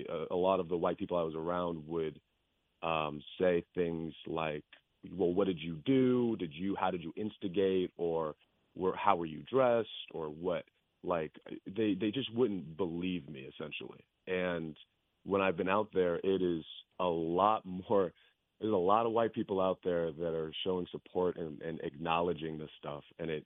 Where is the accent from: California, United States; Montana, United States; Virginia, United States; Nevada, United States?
California, United States; Riverside; And where I grew up in Riverside, I was usually the only Black person.